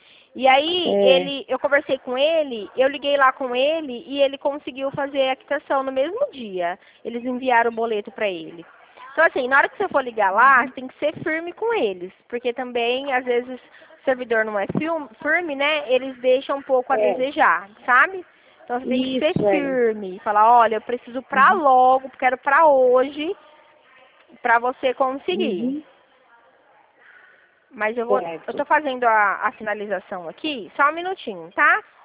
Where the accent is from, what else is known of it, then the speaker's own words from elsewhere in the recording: Dracena, São Paulo, Brazil; eu sou aqui de Dracena